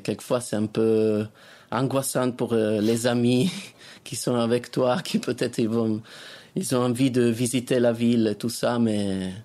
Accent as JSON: {"language": "French", "town": "Turin", "region": "Piedmont", "country": "Italy", "tie": "born there", "said": "j'habite à Turin, je suis né à Turin dans un quartier des ouvrières, quand il y avait encore un petit peu la fabrique Fiat, qui était la fabrique des voitures."}